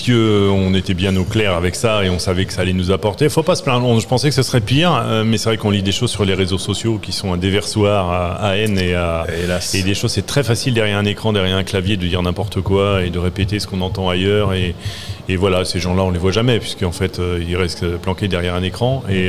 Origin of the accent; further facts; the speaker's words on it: France; Moi, je suis français, évidemment.